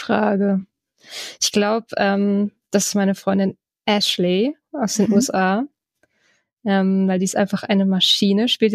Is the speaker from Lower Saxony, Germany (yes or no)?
no; Oberhof, Thuringia, Germany; Ich bin im Osten geboren. Ich bin ein Ossi, Thüringerin, bin in Oberhof geboren und deswegen immer der Osten.